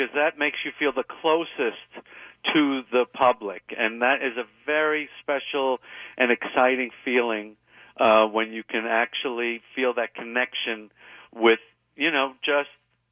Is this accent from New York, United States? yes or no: yes; New York, United States; I took that very personally, and I'm very defensive and proud of being a New Yorker.